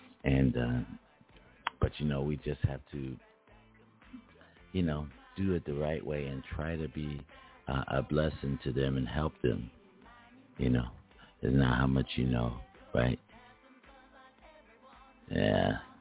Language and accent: English; Philadelphia, Pennsylvania, United States; I'm in Texas. I'm a Philadelphian in Texas.